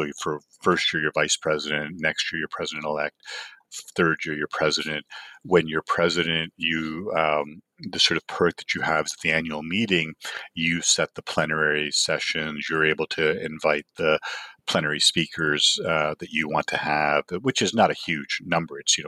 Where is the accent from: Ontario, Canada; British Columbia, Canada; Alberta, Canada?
Ontario, Canada; Toronto; growing up in Toronto was the Eastern International region.